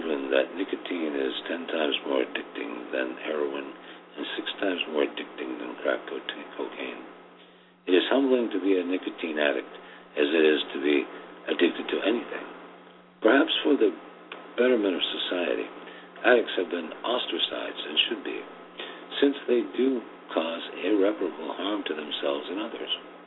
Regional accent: United States; I am an American and a smoker, and I hate American hypocrisy as well.

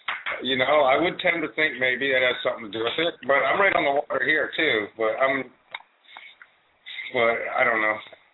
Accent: Maine, United States; I first started with myself, friends growing up in Maine, actually, roaming around an old abandoned paper mill.

